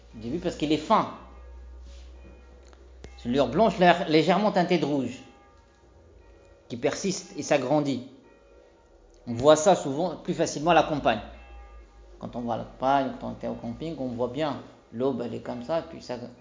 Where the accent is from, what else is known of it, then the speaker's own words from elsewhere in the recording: Tunisia; En tout cas, Zaytoun, chez nous en Tunisie